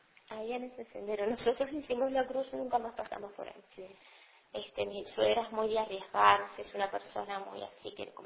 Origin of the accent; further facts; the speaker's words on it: Montevideo, Uruguay; En un momento cuando me vine de Montevideo, extrañé horrible, ¿no?